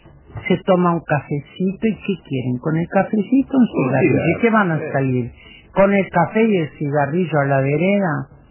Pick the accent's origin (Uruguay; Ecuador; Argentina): Uruguay; nosotros todos somos uruguayos